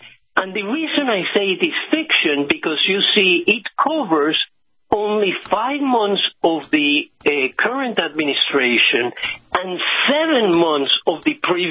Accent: United States; I am American.

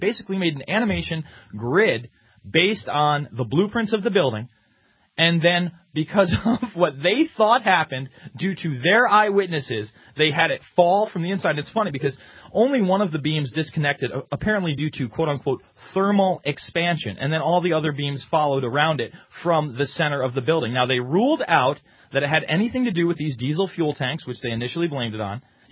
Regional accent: New York, United States; Listen, I'm from New York. I've seen the skyline there.

